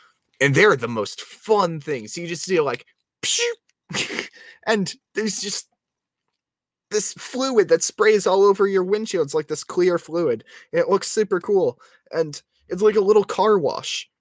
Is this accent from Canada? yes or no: no; United States; But as an American, I look at, wow, this has been going on for 50 years.